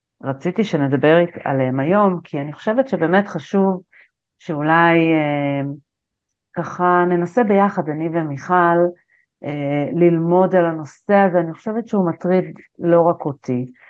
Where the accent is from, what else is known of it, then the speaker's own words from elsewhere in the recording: Nir Oz, Southern District, Israel; אני בת קיבוץ ניר עוז